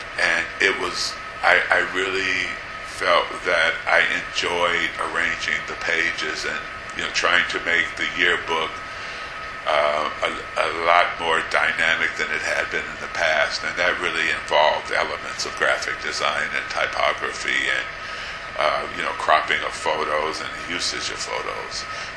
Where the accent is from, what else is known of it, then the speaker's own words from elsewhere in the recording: Chicago, Illinois, United States; I had every intention of going back to Chicago, my hometown